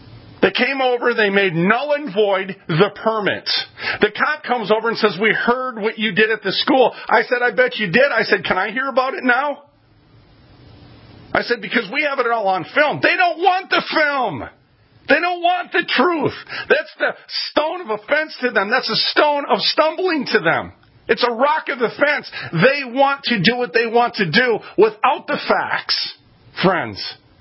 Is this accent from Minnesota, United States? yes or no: yes; Minneapolis, Minnesota, United States; And I'm 6'5", and I came from North Minneapolis, and this wasn't faring very well with me